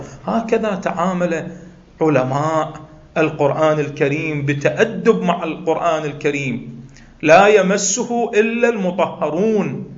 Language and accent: Arabic; Iraq; لأننا كعراقيين نعيش دائما بأفراح